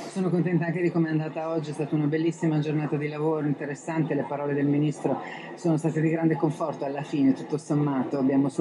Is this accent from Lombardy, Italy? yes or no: no; Apulia, Italy; Certamente, io lo sono anche io, anche perché considero Bari veramente una seconda casa oramai